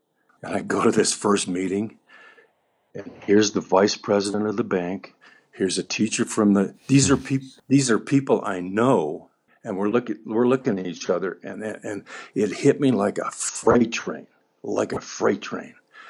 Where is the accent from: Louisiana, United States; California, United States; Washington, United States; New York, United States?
California, United States; Glendale; born there; I was conceived in Cleveland, Ohio, and but I was born in Glendale, California.